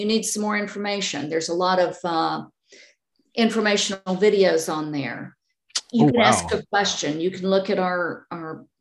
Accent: Georgia, United States; also born or lived in Florida; I'm from Georgia. And so I have seen some of the very, very small areas of Georgia. I've lived in Florida.

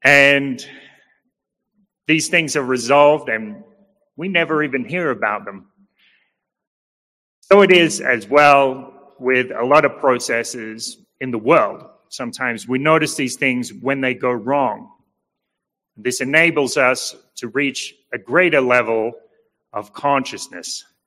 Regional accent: Australia; Some of you know I was deported from Mexico a few years ago for overstaying my welcome and sent back to Australia.

